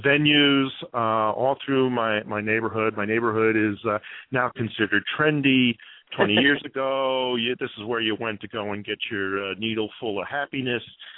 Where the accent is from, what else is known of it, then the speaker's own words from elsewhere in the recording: New York, United States; It being a New Yorker, it reminds me of New York in that it's a walking neighborhood with a real sense of community.